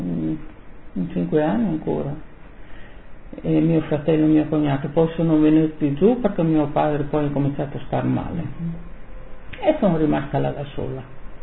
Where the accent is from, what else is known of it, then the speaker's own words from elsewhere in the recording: Flambruzzo, Friuli-Venezia Giulia, Italy; now in Switzerland; Allora, io sono partita da Flambruzzo in maggio. Sono venuta in Svizzera perché erano già i miei fratelli e avevano bisogno. A casa avevo il papà e la mamma, il fratellino quello più piccolo lì.